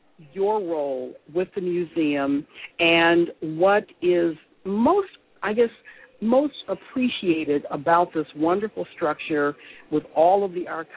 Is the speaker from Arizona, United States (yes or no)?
no; Detroit, Michigan, United States; I'm going to have a nostalgic trip back to my hometown of Detroit.